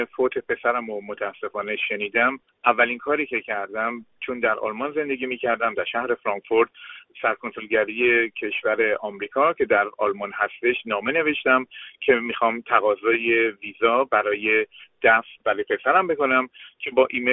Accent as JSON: {"language": "Persian", "country": "Iran", "said": "من یک ایرانیم"}